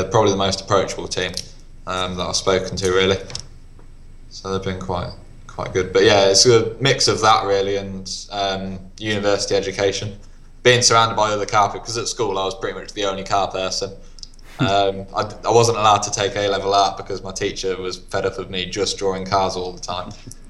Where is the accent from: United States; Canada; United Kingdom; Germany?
United Kingdom; England; And I'm from the Midlands, they're all pretty local, to be honest